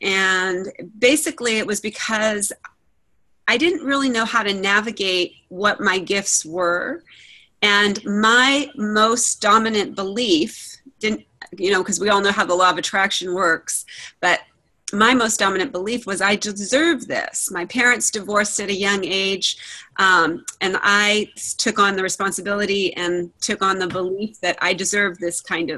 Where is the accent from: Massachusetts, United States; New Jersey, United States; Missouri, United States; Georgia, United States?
Massachusetts, United States; moved away as an adult; I moved here from Massachusetts when I was 21, and I've been here over 20 years now. So I've been just, I love it here. This is, you know, home, my home now. I go back to visit, but I was from, grew up in Massachusetts.